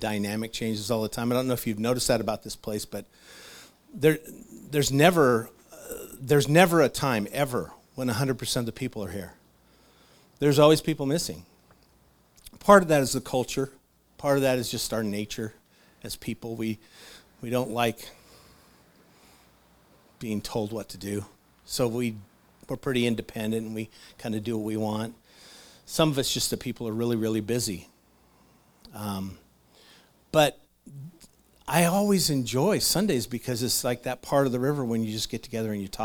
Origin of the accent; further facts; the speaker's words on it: Clatskanie, Oregon, United States; When I was a young kid, I grew up in Clatskanie. We moved there when the mill opened up. I was in the sixth grade. And it was a big deal moving over there. I remember we made the trip over from Oregon City to Clatskanie